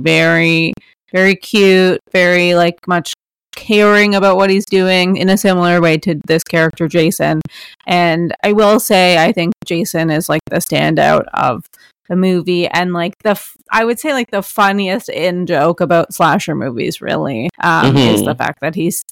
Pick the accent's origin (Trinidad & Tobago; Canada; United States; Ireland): Canada; Toronto, Ontario; Born and raised in Toronto.